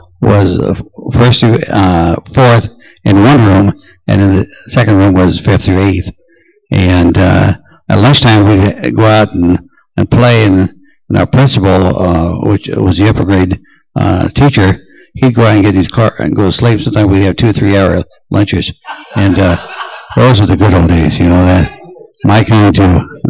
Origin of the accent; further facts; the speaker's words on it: Dayton, Washington, United States; I grew up in on the Circle J Ranch in eastern Washington, a little town called Dayton, and the ranch was owned by my father